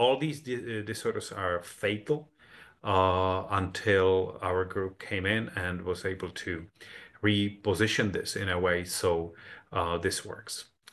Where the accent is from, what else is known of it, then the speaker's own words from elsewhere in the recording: Prague, Czechia; born there; English is a second language; I was born in Prague in Czech Republic, so English is my fourth language. I grew up in the communist system